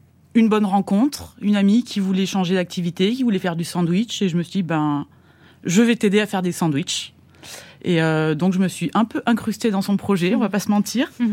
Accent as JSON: {"language": "French", "region": "Provence-Alpes-Côte d'Azur", "country": "France", "said": "Moi, il faut savoir que je suis de Provence, donc voilà."}